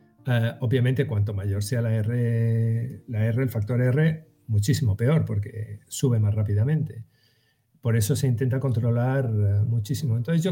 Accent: Western Sahara; also born or lived in Sahrawi refugee camps; yo soy saharaui y estuve, de pequeño estuve en los campamentos de refugiados del Sahara

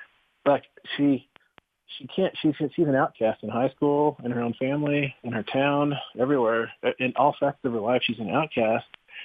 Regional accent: Texas, United States; growing up in West Texas, I was the only Blackfeet, aside from my dad and my uncle and my cousins, it felt like hundreds of miles around

